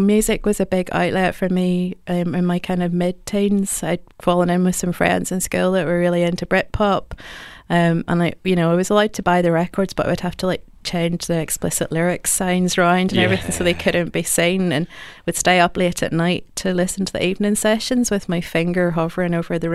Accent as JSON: {"language": "English", "town": "Ballymena", "region": "Northern Ireland", "country": "United Kingdom", "tie": "born or raised there", "said": "I grew up in Ballymena in the 1980s, and that was Paisley's site and a real kind of Paisley stronghold."}